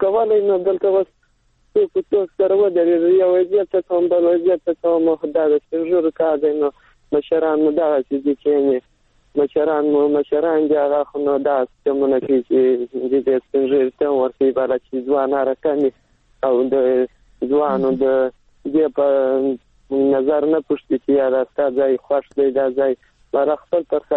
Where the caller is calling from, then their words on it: Helmand, Afghanistan; هم د هلمند سره